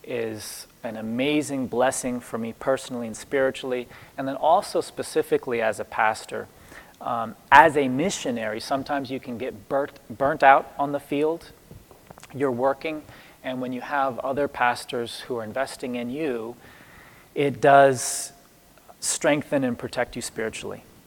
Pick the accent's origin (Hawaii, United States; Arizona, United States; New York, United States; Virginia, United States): Virginia, United States; moved away as an adult; now in Ecuador; I grew up in Matthews County, Virginia. You probably have not heard of Matthews County. It's a very small town in Virginia. I moved with my parents to Ecuador just before I turned 20, and that was in 2010.